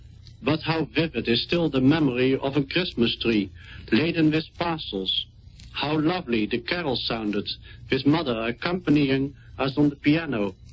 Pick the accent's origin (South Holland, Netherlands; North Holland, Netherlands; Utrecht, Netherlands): South Holland, Netherlands; Rotterdam; Rotterdam, my hometown, saw many of your country folk coming down the gangway of our big liners, visiting our country to see the bulb fields and so many more interesting sights.